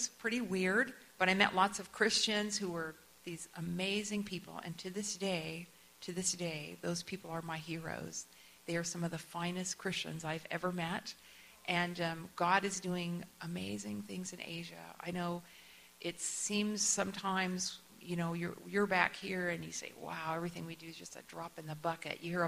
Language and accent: English; Kansas City, Midwest, United States; my home church, which is back in Kansas City, I'm a Midwesterner from the U.S.